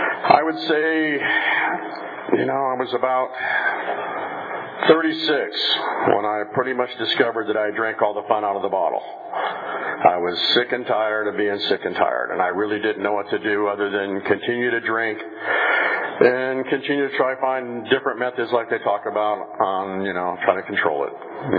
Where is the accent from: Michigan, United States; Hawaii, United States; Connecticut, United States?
Michigan, United States; We came from Michigan, and back there, I guess it's pretty normal to take your kids into bars and get them hammered.